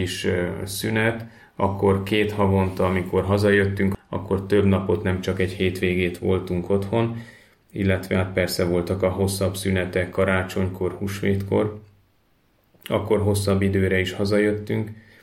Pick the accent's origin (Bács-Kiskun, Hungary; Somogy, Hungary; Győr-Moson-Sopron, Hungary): Somogy, Hungary; Siófok; 4 gyerekes családból származom. Siófokon születtem, ott nőttem föl.